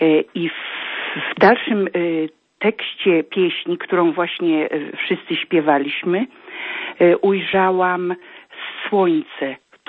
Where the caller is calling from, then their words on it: Germany; ja z Niemiec dzwonię.